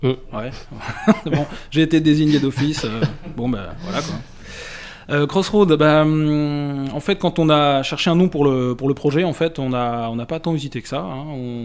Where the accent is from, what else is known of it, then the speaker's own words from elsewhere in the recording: La Rochelle, Nouvelle-Aquitaine, France; Alors nous, on est de La Rochelle en fait.